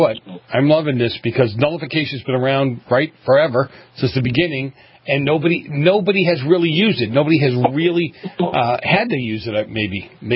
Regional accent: New England, United States; I grew up in New England, as you know. Very different breed, different way of looking at things.

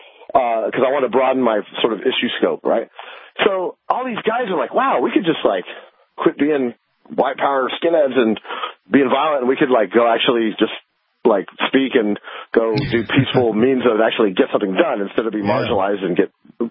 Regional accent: Los Angeles, California, United States; I grew up in Los Angeles

